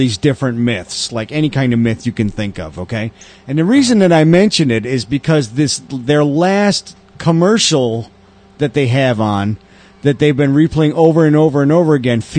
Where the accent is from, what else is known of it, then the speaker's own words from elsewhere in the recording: Canada; Yeah, it's because I'm Canadian.